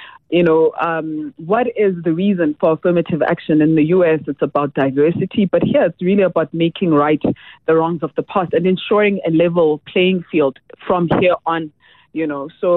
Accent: South Africa; as a South African

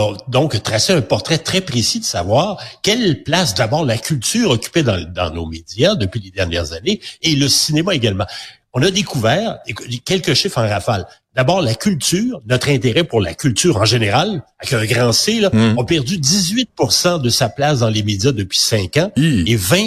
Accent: Quebec, Canada; Donc, il n'y a pas un star system chez nous au Québec de la même façon.

